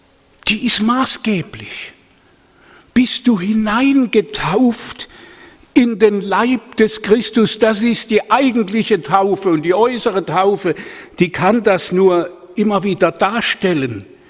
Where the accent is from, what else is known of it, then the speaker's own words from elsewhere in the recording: Baden-Württemberg, Germany; Ich habe manchmal aus Spaß gesagt, ich bin ja Badener, gell, versteht's richtig.